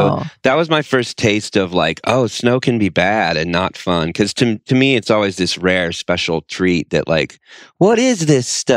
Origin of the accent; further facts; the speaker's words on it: Denton, Texas, United States; now in Austin, United States; In Texas, I grew up in North Texas, Denton, Texas, and I live in Austin, Texas now, and it snows maybe like once a year.